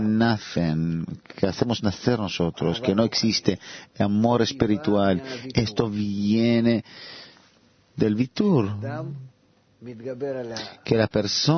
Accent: Israel; Yo soy de Israel. A lo mejor soy levista.

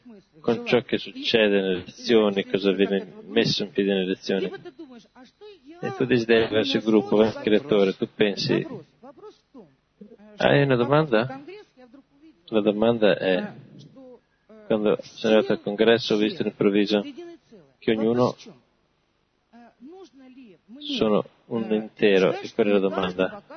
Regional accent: Moscow, Russia; Sono da Mosca.

